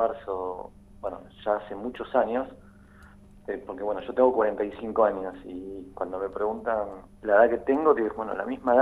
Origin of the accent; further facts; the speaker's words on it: Mar del Plata, Buenos Aires Province, Argentina; moved away; also born or lived in Neuquén; pero nosotros somos de Mar del Plata. En el año 76 nos autoexiliamos a la ciudad de Neuquén